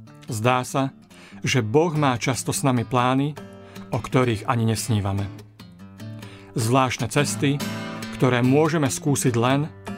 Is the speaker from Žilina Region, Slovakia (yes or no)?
no; Levice, Nitra Region, Slovakia; som z Levíc a som študentom dokumentárneho filmu.